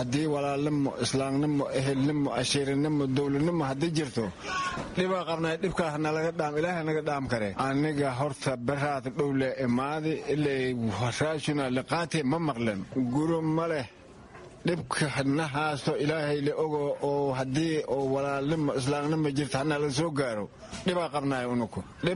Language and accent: Somali; Kurtunwarey, Lower Shabelle, Somalia; Aan horta waxaan ka imaaday tuulada oo la dhahayo Kurtuwaari